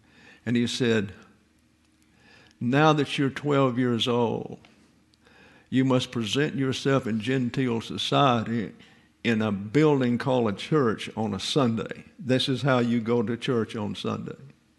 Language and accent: English; Troy, Alabama, United States; We were in Troy, Alabama, which is my hometown.